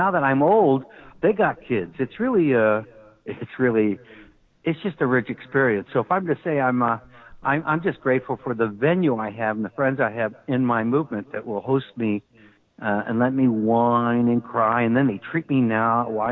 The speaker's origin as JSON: {"language": "English", "region": "Iowa", "country": "United States", "lives_now": "Los Angeles, United States", "said": "And I come from Iowa, you know, so, you know, when we do our Catholic worker thing in Iowa, we eventually run up against industrial agriculture and militarism."}